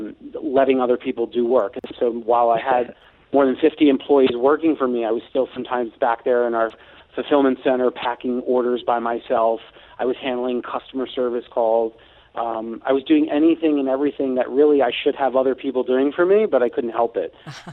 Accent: Miami Beach, Florida, United States; also born or lived in Chicago; No, so I'm actually originally from Miami Beach, went to Beach High, and then ended up going to college and law school in the Midwest, and then became basically a Chicago area resident for about 20 years.

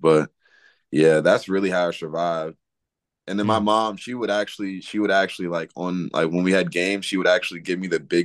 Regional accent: Cincinnati, Ohio, United States; because I'm from Cincinnati, and then going all the way down to Louisiana with no one

